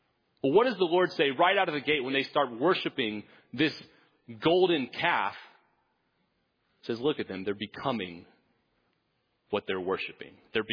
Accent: Texas, United States; Now, I'm from Texas. I didn't grow up on a farm, surprise, but I did see a lot of cows. It's inevitable if you grow up in Texas.

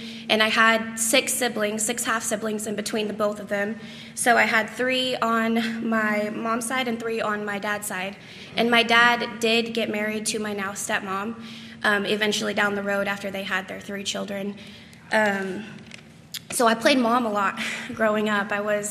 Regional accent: Springfield, United States; born there; So I was born in Springfield to two teenage parents.

